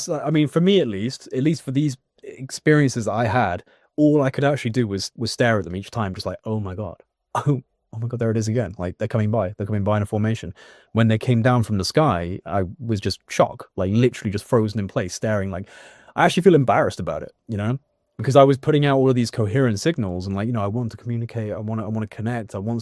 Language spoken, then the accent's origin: English; England, United Kingdom; I barely know what that means because I'm English